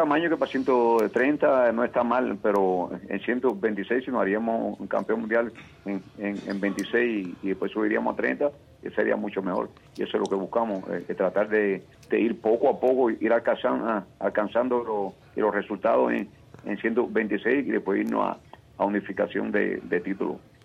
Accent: Cuba; yo soy cubano

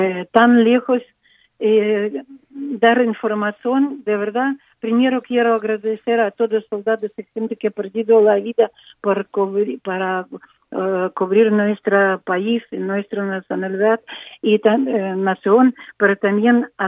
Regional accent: Ukraine; Spanish is a second language; Soy ucraniana y yo lo sé que él está obligado.

